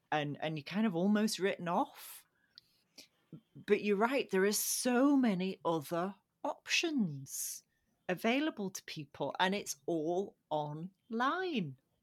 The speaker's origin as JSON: {"language": "English", "region": "England", "country": "United Kingdom", "lives_now": "Scotland", "said": "I'm not Scottish, by the way. I am English, but I happen to live in Scotland. Nobody guessed I was English."}